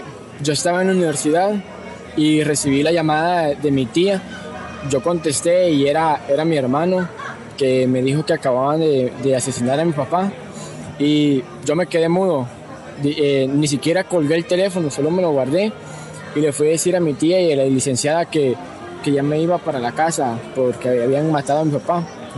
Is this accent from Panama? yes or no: no; El Salvador; moved away; yo procedo del país de El Salvador, tengo 20 años.